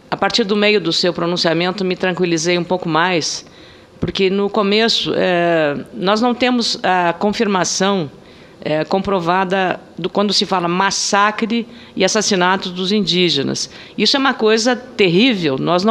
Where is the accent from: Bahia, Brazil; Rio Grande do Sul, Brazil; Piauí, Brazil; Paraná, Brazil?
Rio Grande do Sul, Brazil; e eu sou gaúcha, lá do meu estado, foram levados